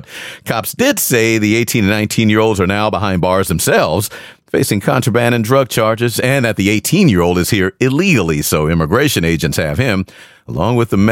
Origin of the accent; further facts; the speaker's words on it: Houston, Texas, United States; We flew to my hometown of Houston to see family.